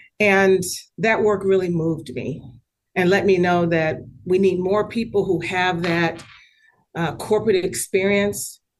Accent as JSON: {"language": "English", "region": "the South", "country": "United States", "tie": "born or raised there", "said": "So I've experienced a lot growing up in the South."}